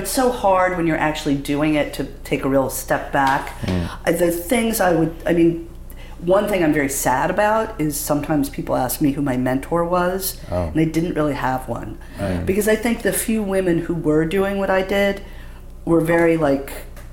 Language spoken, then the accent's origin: English; Manhattan, New York, United States; I did, but I also think, you know, because I grew up in Manhattan, I could walk to the cinema, and that's what we did for fun.